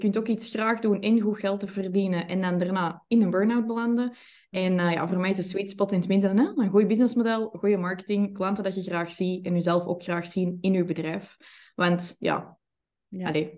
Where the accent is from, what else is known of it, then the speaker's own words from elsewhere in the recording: Antwerp, Flanders, Belgium; Van Antwerpen, zoals je kunt horen.